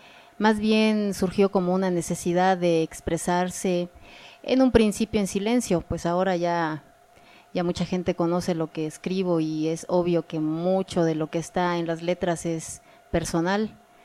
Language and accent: Spanish; Mexico City, Mexico; born there; nací accidentalmente en la Ciudad de México, pero toda mi familia es comiteca, en el año de 1978, soy acuario, sí, ya tengo 40 años.